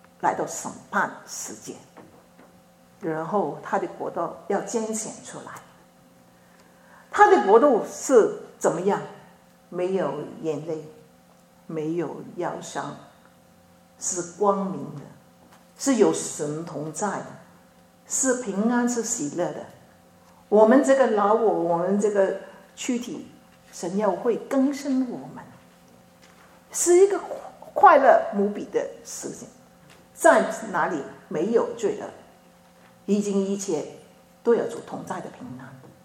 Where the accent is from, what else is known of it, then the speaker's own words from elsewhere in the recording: China; now in Australia; 但是在我们中国呢，我们中国人说什么都可以吃，背向天的都可以吃。